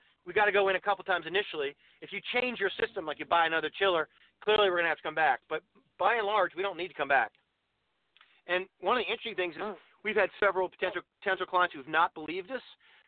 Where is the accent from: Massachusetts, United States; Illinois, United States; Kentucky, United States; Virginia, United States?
Virginia, United States; Virginia Beach; Because I'm from Virginia Beach, and I know a lot of people that own hotels